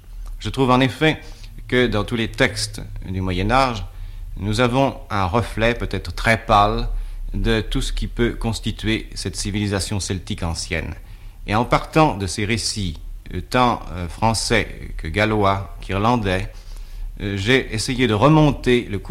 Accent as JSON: {"language": "French", "region": "Brittany", "country": "France", "said": "C'est d'abord parce que je suis breton moi-même, et le problème des origines de la Bretagne m'a toujours passionné."}